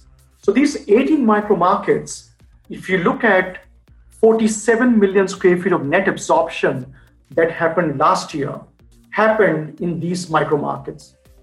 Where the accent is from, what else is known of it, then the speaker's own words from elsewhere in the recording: India; without me sounding too arrogant as an Indian, has given many leaders of Indian origin the opportunity to head some great organizations globally.